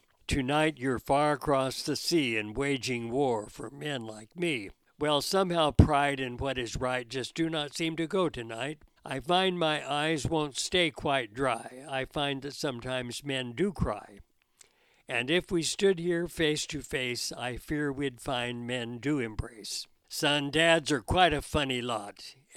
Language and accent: English; Delray, California, United States; You know, I came from Delray, California, on a farm, and many of my school buddies and friends were Japanese.